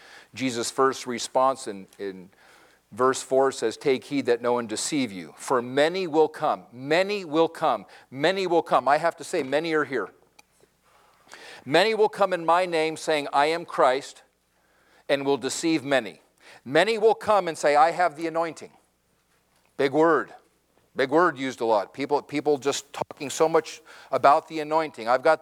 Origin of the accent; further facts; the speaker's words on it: California, United States; I'm from Southern California. I know that area of Malibu.